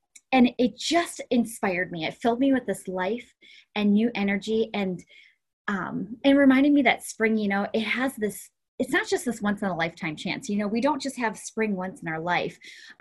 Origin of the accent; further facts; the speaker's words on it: Wisconsin, United States; Now that I told you about growing up in Wisconsin, how does that translate to anything in life, really?